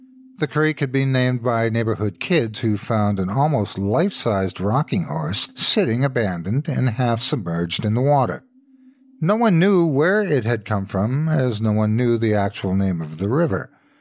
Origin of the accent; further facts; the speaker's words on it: Woodbury, Minnesota, United States; I'm from Woodbury, Minnesota, as is my entire extended family.